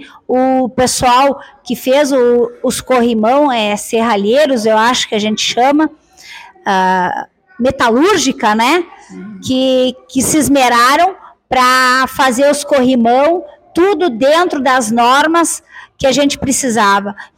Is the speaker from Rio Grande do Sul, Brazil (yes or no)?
yes; Rio Grande do Sul, Brazil; o grande amor que nós temos em dizer que nós somos gaúchos